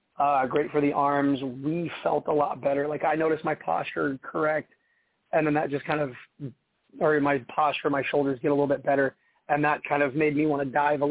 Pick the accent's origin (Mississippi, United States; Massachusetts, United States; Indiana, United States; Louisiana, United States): Louisiana, United States; I grew up poor in Louisiana, honestly. My family moved around a lot.